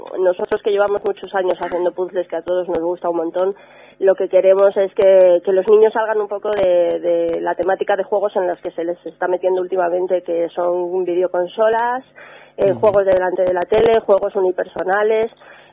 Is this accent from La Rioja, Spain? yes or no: no; Madrid, Community of Madrid, Spain; Yo tampoco soy de Ávila, soy de Madrid, lo que pasa es que veraneo en un pueblo de Ávila, el pueblo de mis padres